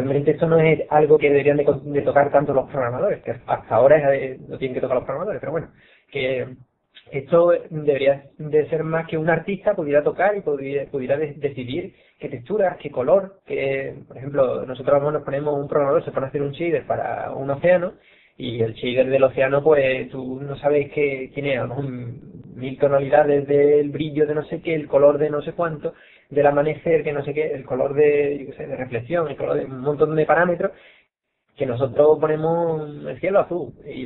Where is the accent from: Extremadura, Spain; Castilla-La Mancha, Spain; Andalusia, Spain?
Andalusia, Spain; Seville; yo soy de Sevilla y hablo bastante rápido